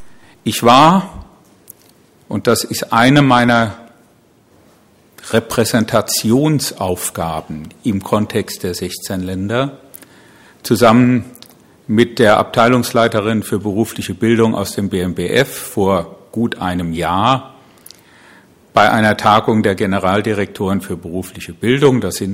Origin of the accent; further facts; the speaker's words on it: Hesse, Germany; als Hesse in der Mitte Deutschlands